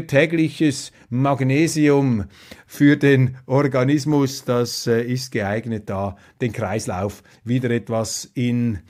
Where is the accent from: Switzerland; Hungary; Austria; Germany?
Switzerland; Und für mich als Schweizer natürlich ist vor allem vielleicht ein Gedanke wichtig.